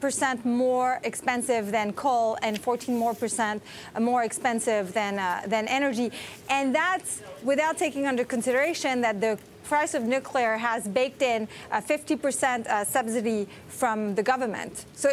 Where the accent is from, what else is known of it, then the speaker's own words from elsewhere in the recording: France; English is a second language; I'm from France, and like 75% of our power comes from the nuclear.